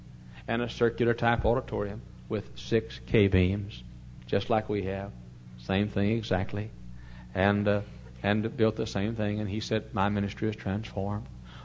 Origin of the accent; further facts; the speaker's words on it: Texas, United States; now in Chicago, United States; I'm a Texan. Texas born and Texas bred. And when I died, I thought I'd be Texas dead.